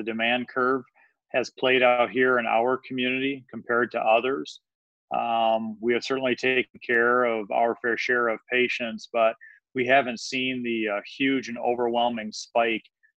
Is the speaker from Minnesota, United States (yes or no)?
no; Saginaw, Michigan, United States; I worked on the loading dock of Saginaw General Hospital. Saginaw, Michigan is my hometown.